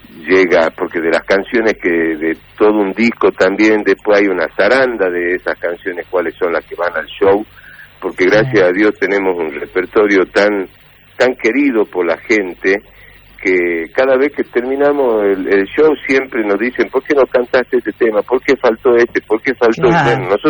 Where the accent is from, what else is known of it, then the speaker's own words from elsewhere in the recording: Salta, Argentina; somos hinchas de Boca y antoniana de acá de Salta.